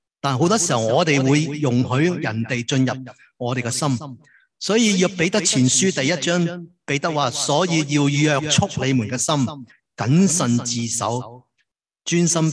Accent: China; 我们中国人想到心的时候，我们想到我们的 emotion， 我们的情感。我们中国人讲很多跟这个心有关

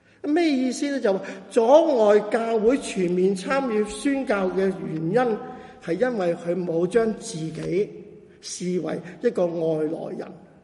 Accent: Guangdong, China; 当然我们广东人可以愿意同广东人传福音

